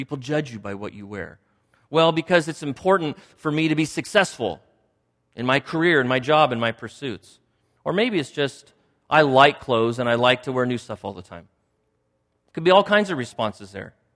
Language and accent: English; United States; I'm an American. I'm a Westerner. I'm from the Western world.